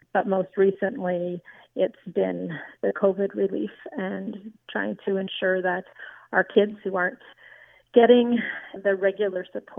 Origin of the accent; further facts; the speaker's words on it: Arnprior, Ontario, Canada; I am born and raised in Arden Prior. Spent the first 2 years of my life in Fitz Roy Harbor, but have been here ever since, with the exception of Teachers College and university.